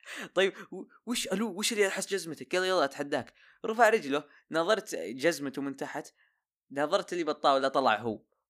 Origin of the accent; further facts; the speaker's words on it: Al-Qassim, Saudi Arabia; now in Northern Borders, Saudi Arabia; أنا قصيمي ساكن بحدود الشمالية، يعني أهل برياض